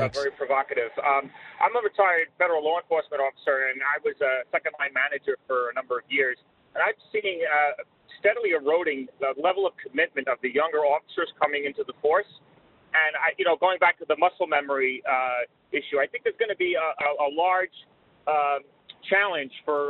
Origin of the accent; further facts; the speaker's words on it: New York, United States; now in Florida, United States; even though I live in Florida, I'm from New York formerly